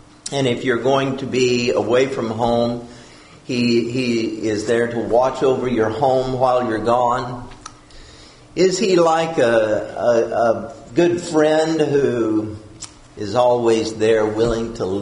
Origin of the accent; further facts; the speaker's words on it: Texas, United States; the night that I was baptized at our home and where I was growing up in West Texas by my father.